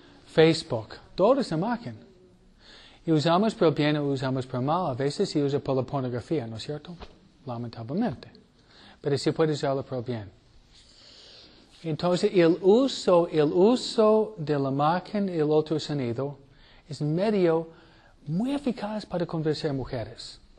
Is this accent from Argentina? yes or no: no; New York, United States; Fue un judío, nació judío, y practicaba en de donde vengo yo, Nueva York.